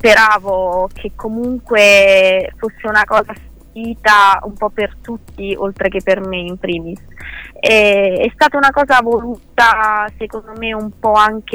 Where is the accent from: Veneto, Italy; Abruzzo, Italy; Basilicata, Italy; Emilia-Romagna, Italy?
Basilicata, Italy; già a 10 anni, già ero sui palchi della Basilicata, io di origini sono della Basilicata, Calabria